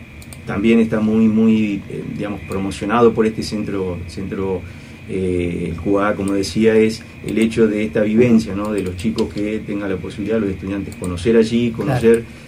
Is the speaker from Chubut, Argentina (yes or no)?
no; Olavarría, Buenos Aires Province, Argentina; moved away as an adult; now in Tucumán, Argentina; Yo no soy de Tucumán, soy de Olavarría, de la provincia de Buenos Aires. Uh-huh. Vine aquí allá hace unos años, año 97, vine a hacer una maestría en estructura.